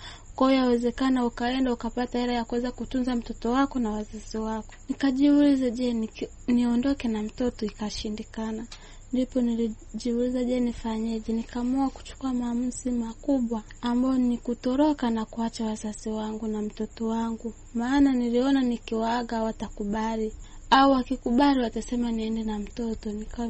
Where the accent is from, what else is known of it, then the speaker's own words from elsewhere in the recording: Kagera, Tanzania; Natokea mkoa wa Kagera.